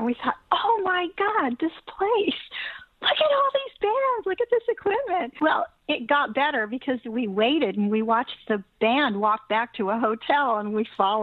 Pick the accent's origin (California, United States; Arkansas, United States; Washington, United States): California, United States; Venice Beach; also born or lived in Culver City, United States; So I was born in Culver City, but raised in Venice Beach.